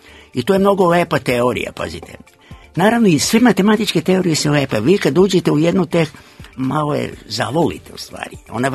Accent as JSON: {"language": "Serbian", "town": "Dobra Voda", "country": "Serbia", "tie": "born or raised there", "said": "kad sam se školovao tamo gde sam rođen u Dobroj Vodi, kako sam završio školu"}